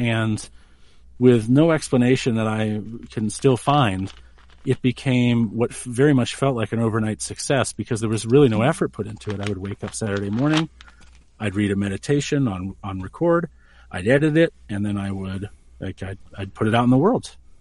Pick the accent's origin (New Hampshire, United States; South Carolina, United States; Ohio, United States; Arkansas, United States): New Hampshire, United States; born there; And I'm a very traditional, I was born in New Hampshire.